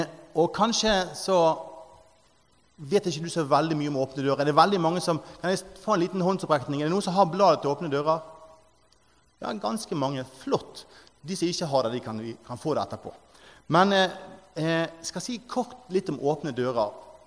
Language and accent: Norwegian; Arna, Vestland, Norway; Men jeg er en gutt fra Arna